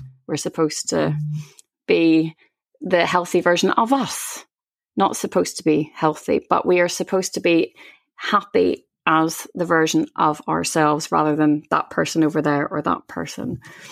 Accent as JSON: {"language": "English", "town": "Belfast", "region": "Northern Ireland", "country": "United Kingdom", "tie": "born or raised there", "said": "as a kid, I had quite a difficult upbringing in Belfast and the Troubles"}